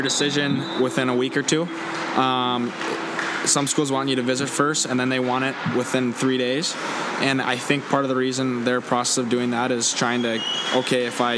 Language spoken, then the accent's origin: English; Minnesota, United States; growing up in Minnesota, it's a big hockey state, and I always watched the Gophers growing up.